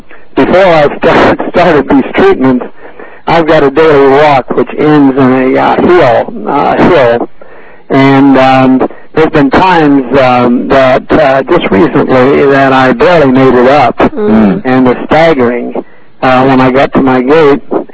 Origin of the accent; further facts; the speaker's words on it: Seal Beach, California, United States; born there; Well, I was born in Seal Beach.